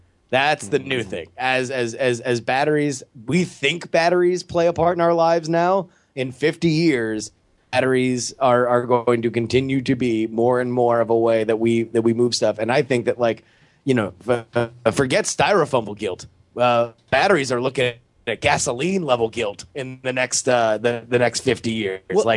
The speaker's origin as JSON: {"language": "English", "region": "Florida", "country": "United States", "tie": "born or raised there", "said": "especially, you know, growing up in South Florida, where, like, you could see a dolphin somewhere."}